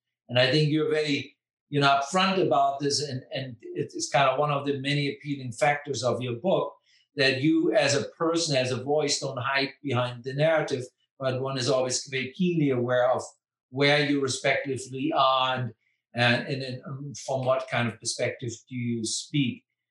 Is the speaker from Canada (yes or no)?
no; Hamburg, Germany; now in United States; I'm originally from Hamburg, and now I'm in the United States, and I'm directing the Ackerman Center